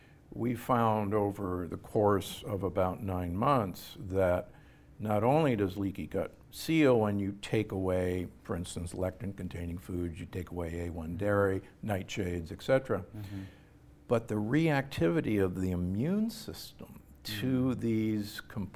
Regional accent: Omaha, Nebraska, United States; I'm a boy from Omaha, Nebraska

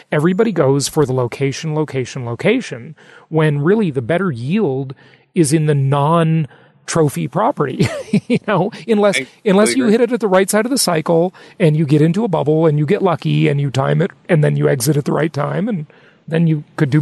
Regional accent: Los Angeles, California, United States; like where I grew up in Los Angeles or Orange County, California

